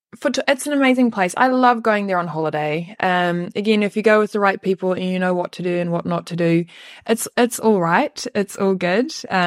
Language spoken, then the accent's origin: English; Western Cape, South Africa; Yeah, I usually just say Cape Town